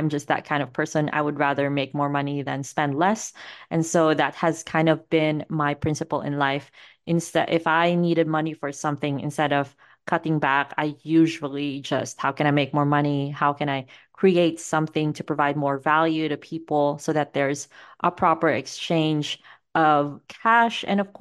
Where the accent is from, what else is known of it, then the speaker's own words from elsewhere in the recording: Visayas, Philippines; accent: Filipino; My inner Bisaya comes out, my Filipino accent comes out.